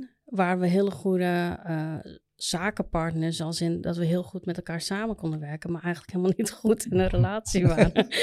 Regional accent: Indonesia; Ik kom uit Indonesië.

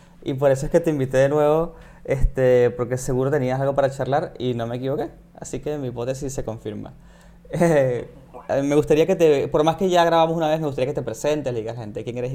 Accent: Venezuela; lo del acento uno diría que es medio obvio, pero ni tanto. Hay gente que todavía no sabe que yo soy de Venezuela

